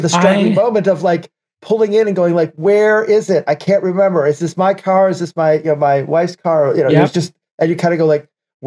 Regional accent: Detroit, Michigan, United States; I'm from Detroit, born and raised.

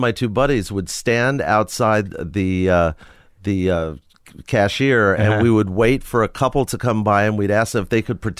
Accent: Forest Hills, New York, United States; I grew up in Forest Hills, New York.

